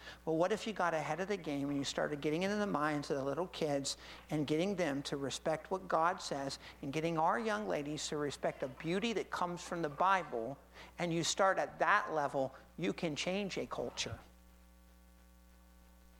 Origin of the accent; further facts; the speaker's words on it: Florida, United States; Well, I'm from Florida. I know zero about hockey.